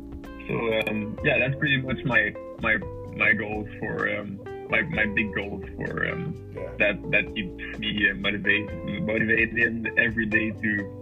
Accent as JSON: {"language": "English", "country": "Canada", "said": "I'm from Canada."}